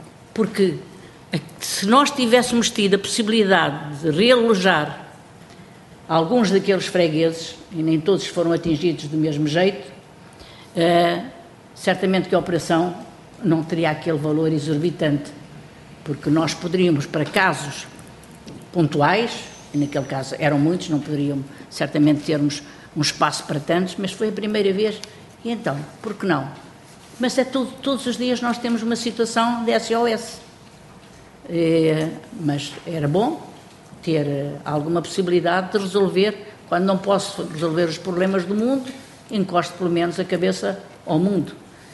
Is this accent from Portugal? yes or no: yes; Beira, Portugal; à boa maneira da Beira, que eu sou uma mulher vinda da Beira.